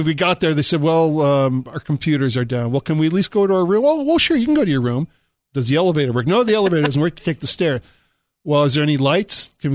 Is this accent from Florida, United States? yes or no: yes; Miami Beach, Florida, United States; born there; now in California, United States; I knew I was born in Miami Beach. I didn't know the actual number, but I remembered that my house was by an alley.